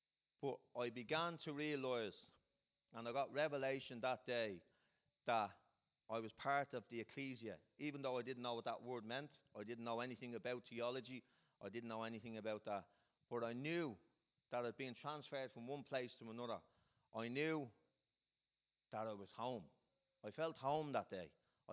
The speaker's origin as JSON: {"language": "English", "town": "Clondalkin", "region": "Leinster", "country": "Ireland", "tie": "born or raised there", "said": "And I grew up in Clondalkin. And from a very young age, I got involved in drugs and crime."}